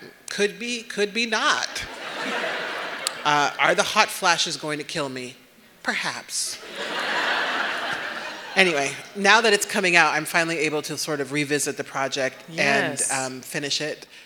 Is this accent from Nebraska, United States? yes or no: yes; Nebraska, United States; I am from Nebraska.